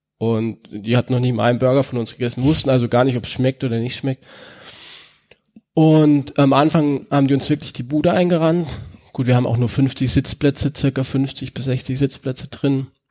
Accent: Bavaria, Germany; Berchtesgadener Landmilch aus meiner Heimat.

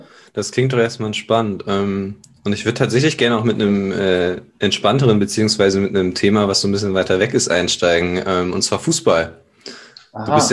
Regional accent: Bremen area, Germany; Ich komme aus der Nähe von Bremen

